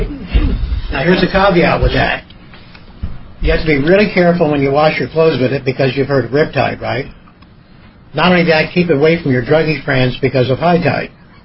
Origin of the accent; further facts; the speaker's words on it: Florida, United States; Now, I'm from Florida, so I want you to know it's a major sacrifice for me to be here this part.